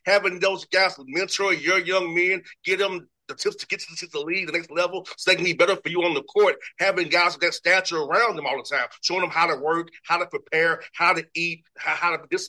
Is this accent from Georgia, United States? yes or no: yes; Atlanta, Georgia, United States; I grew up in Vine City, so I walked down there.